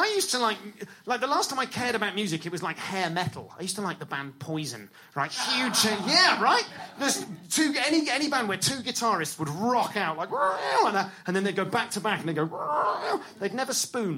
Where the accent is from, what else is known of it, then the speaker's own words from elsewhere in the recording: London, United Kingdom; I'm from London.